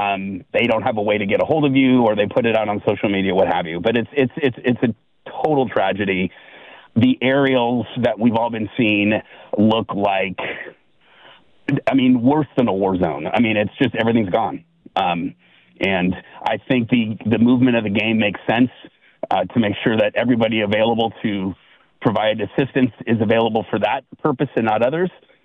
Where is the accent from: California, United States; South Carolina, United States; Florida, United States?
California, United States; Yeah, I'm from Northern California, but I went to college not far from Pacific Palisades